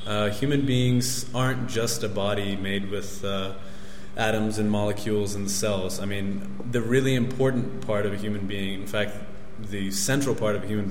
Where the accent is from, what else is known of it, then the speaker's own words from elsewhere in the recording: United States; now in Bangalore, India; Yeah, basically, I'm an American. I came to Bangalore about 6 months ago.